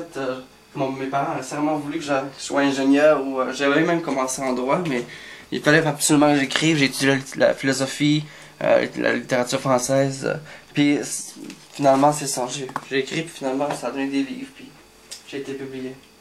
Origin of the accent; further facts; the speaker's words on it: Jonquière, Quebec, Canada; Je suis à 6 ans, j'ai déménagé de la ville de Québec, puis on a déménagé à Jonquière, puis toute ma famille habite de manière ou d'une autre au lac Saint-Jean.